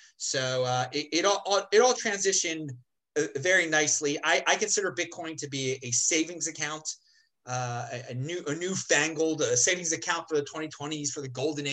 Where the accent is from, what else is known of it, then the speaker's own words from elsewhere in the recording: Baltimore, Maryland, United States; I also was involved in activities in my hometown of Baltimore City that were somewhat political